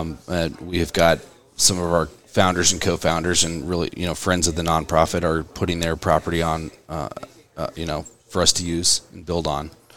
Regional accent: Texas, United States; And in a place like Texas, this is my hometown. I love this area. Love being from here.

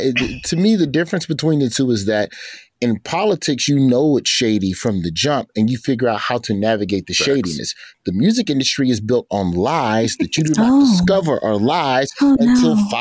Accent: Alabama, United States; I'm from the South. I'm from Alabama.

